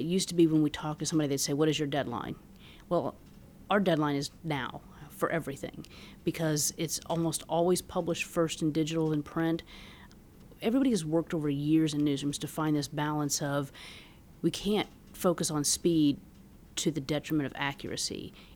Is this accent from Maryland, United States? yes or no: no; Troy, Illinois, United States; I grew up in Troy, Illinois, and there was a little weekly paper, and we got to go into those offices to produce our high school paper.